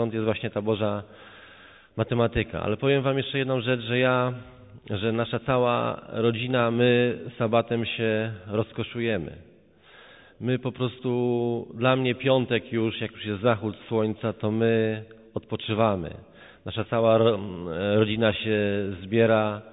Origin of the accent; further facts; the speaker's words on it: Jelenia Góra, Lower Silesian Voivodeship, Poland; Ogólnie pochodzę z Jeleniej Góry.